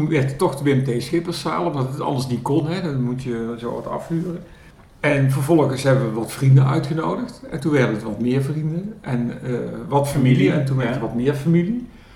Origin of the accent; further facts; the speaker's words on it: Eindhoven, North Brabant, Netherlands; Kom ik natuurlijk niet vandaan, dan kom ik uit Eindhoven.